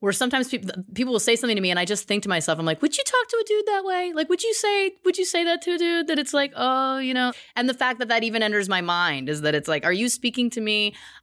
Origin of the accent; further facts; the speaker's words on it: Canada; I'm Canadian and I was in Toronto in the comedy world